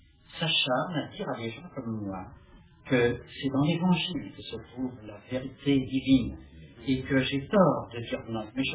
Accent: France; Je suis français. La culture fondamentale de mon pays depuis près de 2000 ans, c'est le christianisme.

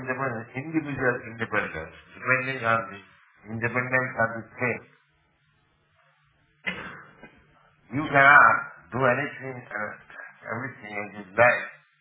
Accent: India; English is a second language; We are Indian nation independent.

